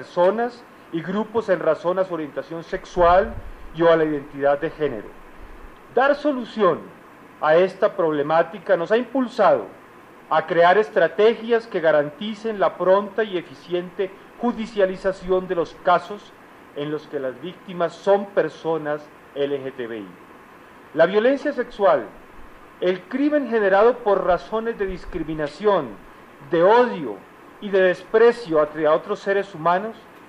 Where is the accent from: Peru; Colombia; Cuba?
Colombia; debemos asumir todos como colombianos